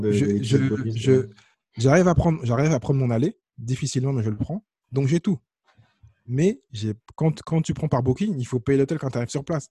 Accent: France; mais je reste quand même le français. Mon accent est toujours aussi basique. Même si je comprends bien, je parle bien.

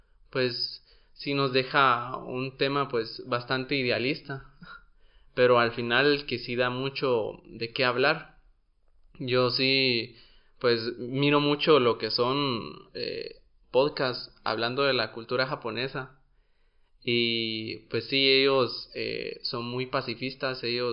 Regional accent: Guatemala; Y pues sí, así somos los guatemaltecos.

